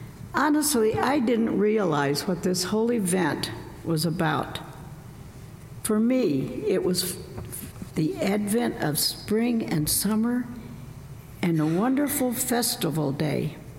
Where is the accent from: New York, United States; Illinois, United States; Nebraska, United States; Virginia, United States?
Illinois, United States; When I was growing up in Southern Illinois, you knew this was coming, we didn't know about Lent.